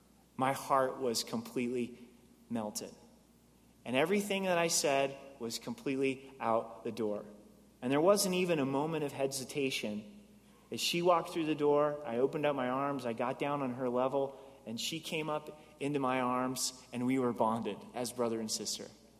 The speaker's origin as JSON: {"language": "English", "region": "Oregon", "country": "United States", "tie": "born or raised there", "said": "And many of you know I grew up in Oregon."}